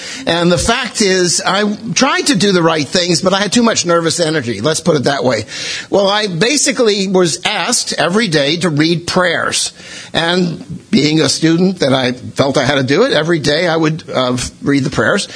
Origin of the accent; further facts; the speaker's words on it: Brooklyn, New York, United States; I'm not from the South. I'm from New York City, the big city. I was born and raised in Brooklyn.